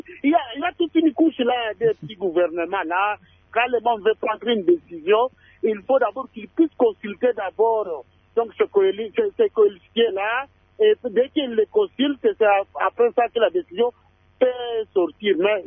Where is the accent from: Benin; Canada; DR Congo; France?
DR Congo; North Kivu; Je suis originaire de la collectivité de Batangi, groupement Moussindi, village d'origine Bunyantenge.